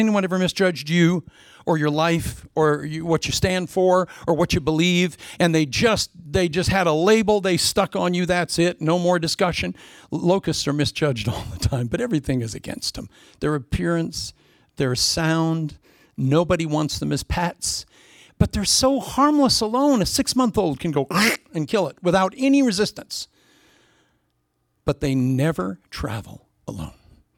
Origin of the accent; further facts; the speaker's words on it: Midwest, United States; I was raised in the Midwest. We had locust swarms come in.